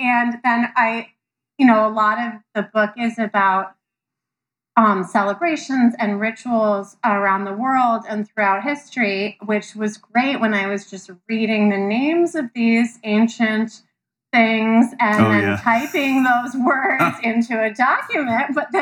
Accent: Ithaca, New York, United States; I grew up in Ithaca in upstate New York, and people always say, "Oh, you're from Ithaca. Why didn't you go to Cornell?" I'm from Ithaca, and I love Ithaca

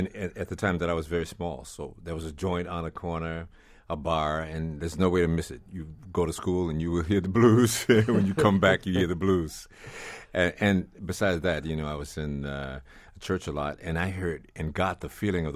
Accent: Houston, Texas, United States; I was in I've mistakenly call it Houston because I've been here so long.

